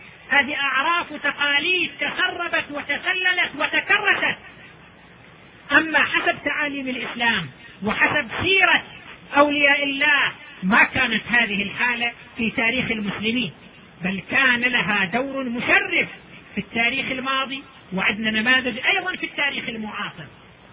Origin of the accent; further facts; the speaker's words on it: Saudi Arabia; في إحصائية حتى عندنا هنا في بلدنا، أن الخريجات من الجامعات عندنا في السعودية